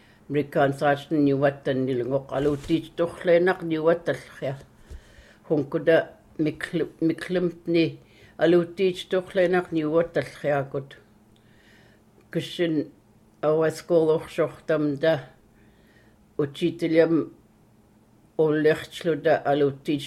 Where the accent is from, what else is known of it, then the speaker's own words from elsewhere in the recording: Karluk, Alaska, United States; now in Kodiak, United States; I was born in Carluk, and I grew up in Carluk. I got married to my first husband in Carluk